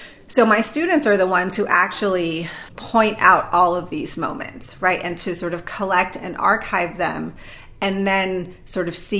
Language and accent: English; Pakistan; my position as a Pakistani Muslim woman, I can only ever speak for myself.